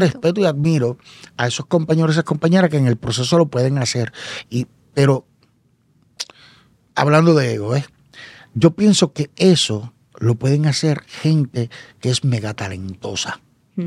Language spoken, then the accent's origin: Spanish; Isabela, Puerto Rico; Suelo bajar los finales porque en mi pueblo, en Isabela, hablamos alto y bajamos. ¿Dónde tú eres? Pues yo soy Isabela.